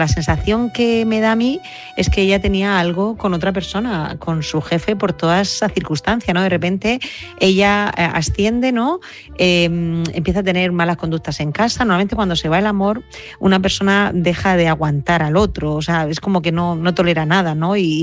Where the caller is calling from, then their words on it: Murcia, Region of Murcia, Spain; de Murcia.